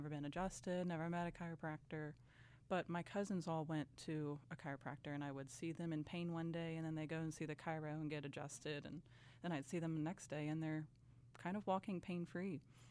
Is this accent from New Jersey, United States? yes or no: no; Kentucky, United States; I'm 25 and I'm from Northern Kentucky, which is about 20-ish minutes outside of Cincinnati, Ohio.